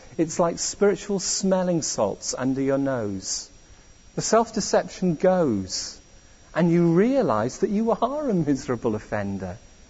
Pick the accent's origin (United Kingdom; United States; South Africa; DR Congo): United Kingdom; Wales; I'm Welsh, if you're visiting and don't know.